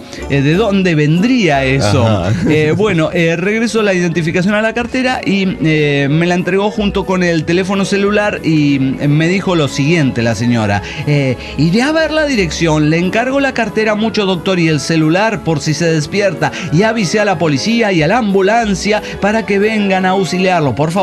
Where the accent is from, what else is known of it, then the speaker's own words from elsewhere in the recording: Mexico; aunque soy mexicano